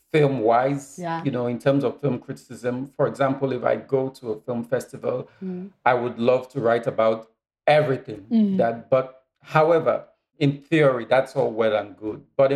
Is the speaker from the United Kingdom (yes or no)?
no; Nigeria; I would love to broaden my scope to write what's closest to me as a Nigerian.